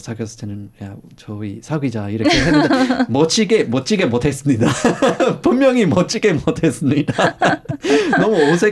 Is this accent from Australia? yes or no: yes; Australia; Korean is a second language; 일단 저는 호주 사람으로서 너무 모든 게 너무 편하게 느리게 하는 것 같고요.